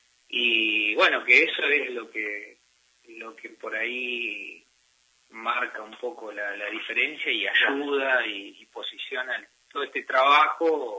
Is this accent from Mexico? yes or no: no; Argentina; moved away as an adult; also born or lived in Madrid, Spain; yo salí de Argentina, fui a Madrid, dije, wow, esto es el primer mundo, qué mal que estamos en Argentina